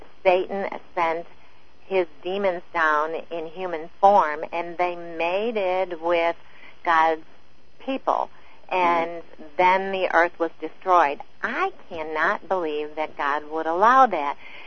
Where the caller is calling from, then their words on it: Webster Groves, Missouri, United States; from Webster Groves